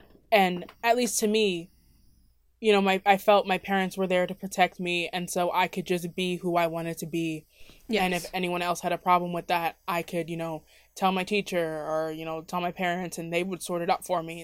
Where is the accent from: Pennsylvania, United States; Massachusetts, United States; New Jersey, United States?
New Jersey, United States; moved away as an adult; I moved here from New Jersey when I graduated high school. And how do you start all over in a new state?